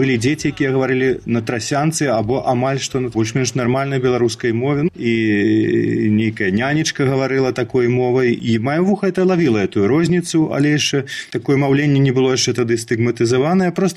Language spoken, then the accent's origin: Belarusian; Minsk, Belarus; Я з Менску. Доўгі час нават мала куды з Менску выязджаў, ну толькі да адной бабкі дзеда ў Барысаў і да другой бабкі дзеда на Бярэзыншчыну, а кудысьці за межы Беларусі да 13-14 гадоў бадай што і нікуды не выязджаў.